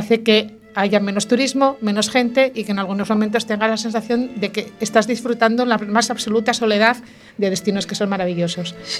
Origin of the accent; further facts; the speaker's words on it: Oviedo, Asturias, Spain; llegamos a mi tierra, a mi ciudad, que soy de Oviedo